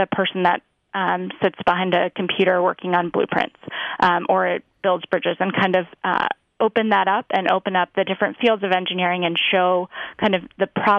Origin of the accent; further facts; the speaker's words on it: Connecticut, United States; and I grew up in Connecticut.